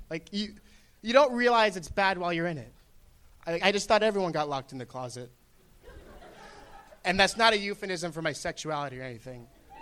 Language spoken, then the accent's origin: English; Orange, California, United States; City of Orange, Orange County.